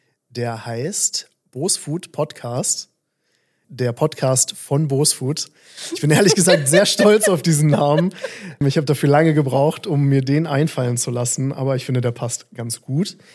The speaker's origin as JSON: {"language": "German", "town": "Bonn", "region": "North Rhine-Westphalia", "country": "Germany", "tie": "born or raised there", "also_born_or_lived": "Bremerhaven", "lives_now": "Cologne, Germany", "said": "Bin allerdings in Bonn aufgewachsen, wenn wir schon jetzt diesen Weg gehen."}